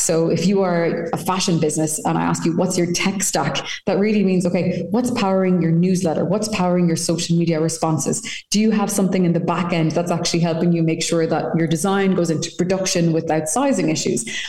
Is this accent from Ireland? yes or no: yes; Galway, Connacht, Ireland; I'm from Galway